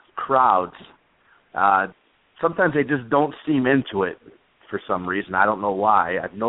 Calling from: Chicago, Illinois, United States; You got it, and I just watched my Blackhawks get robbed.

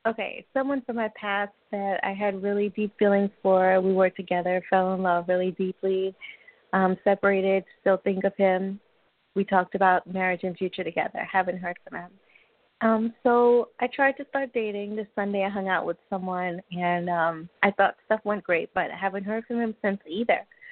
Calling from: New York, United States; I'm calling from New York, but I really would love to move to Florida.

